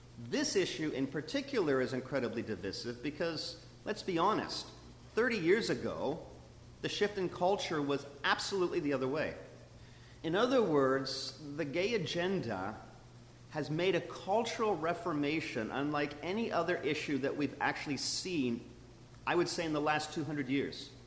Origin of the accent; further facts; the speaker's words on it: Canada; So, it's much of who we are as Canadian citizens that dictates this.